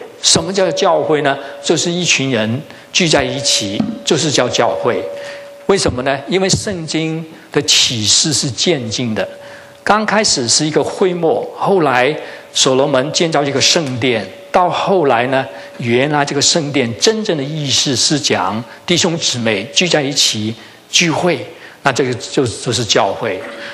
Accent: China; 我们为我们中国人感恩，因为我们有这样的春节的一个庆祝。

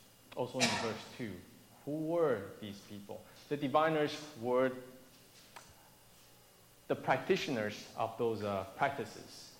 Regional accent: Taiwan; When I grew up in Taiwan, it's very common for households to have those little idols of images in people's houses.

